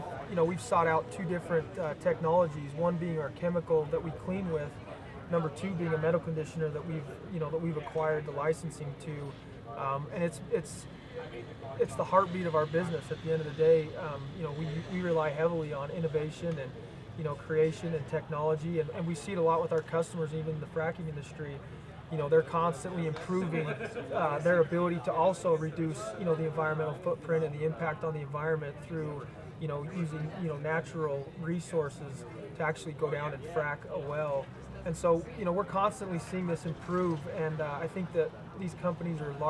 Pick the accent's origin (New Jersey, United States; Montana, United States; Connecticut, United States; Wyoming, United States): Montana, United States; Bozeman; Bozeman, Montana.